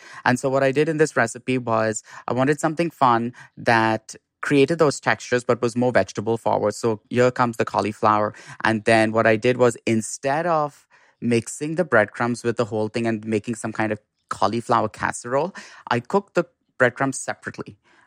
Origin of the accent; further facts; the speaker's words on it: Mumbai, Maharashtra, India; And in India, I grew up in Bombay